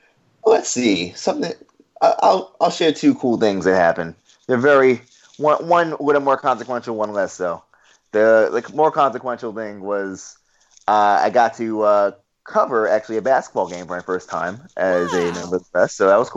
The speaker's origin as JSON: {"language": "English", "town": "Queens", "region": "New York", "country": "United States", "tie": "born or raised there", "said": "I've been dying for a good slice because I grew up in Queens."}